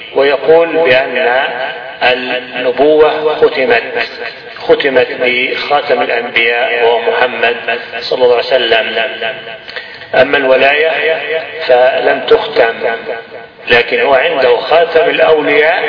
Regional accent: Egypt; عندنا في مصر كما تعلمون

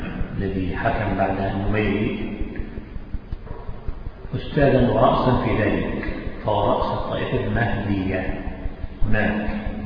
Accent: Egypt; تعلق عندنا في مصر الناس بقبر

